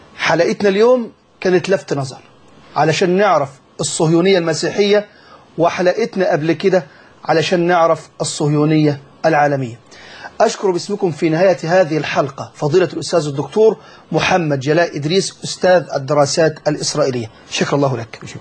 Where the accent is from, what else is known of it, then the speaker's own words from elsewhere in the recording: Egypt; ما فيش عندنا في مصر